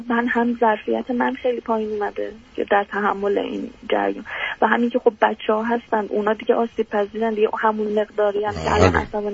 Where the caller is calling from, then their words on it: Iran; از ایران هستم.